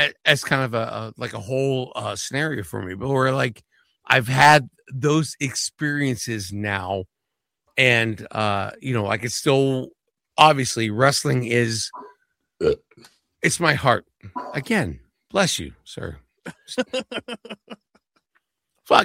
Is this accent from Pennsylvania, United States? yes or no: yes; Pittsburgh, Pennsylvania, United States; All right, so I'm a Pittsburgh guy.